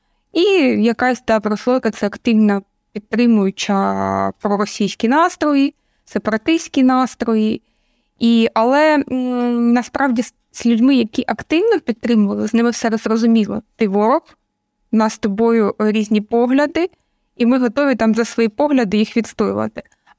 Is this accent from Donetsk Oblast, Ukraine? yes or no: yes; Donetsk Oblast, Ukraine; born there; Я народилася на Донеччині.